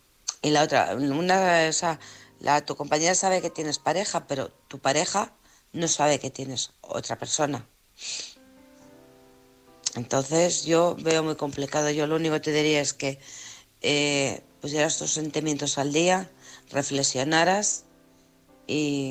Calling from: Alcorcón, Community of Madrid, Spain; de Alcorcón.

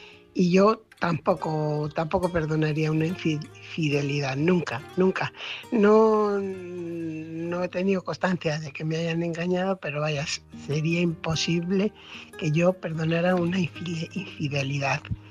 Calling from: Fuenlabrada, Community of Madrid, Spain; corresponsal de Fuenlabrada.

